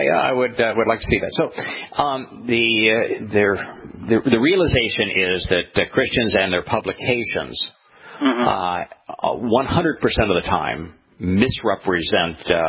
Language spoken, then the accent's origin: English; California, United States; accent: universal accent; I grew up in California, so I have what's called the universal accent. You know, it's kind of the national accent. Southern California.